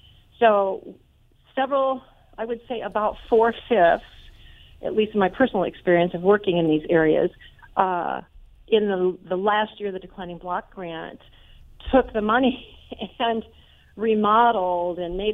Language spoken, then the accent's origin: English; Nebraska, United States; moved away as an adult; now in Washington, United States; I mean, I'm from Nebraska originally, and I left Nebraska in 1992 to be able to go to the Pacific Northwest